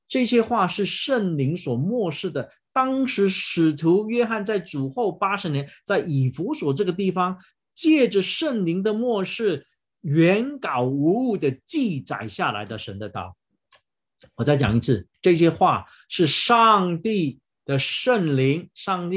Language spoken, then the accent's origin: Chinese; Taiwan; 你知道啊，我们台湾人有一个习俗